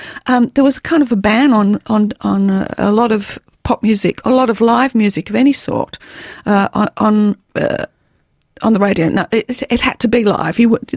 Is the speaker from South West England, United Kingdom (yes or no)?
no; Derby, East Midlands, United Kingdom; accent: North Country; I'm from Derby, and I had a very thick sort of, you know, North Country accent.